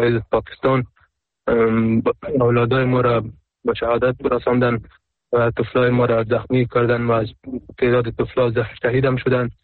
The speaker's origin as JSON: {"language": "Persian", "country": "Afghanistan", "said": "در اصل افغان که کل افغان هستیم، چی اون پشتون هستیم، ما پشتون هستیم"}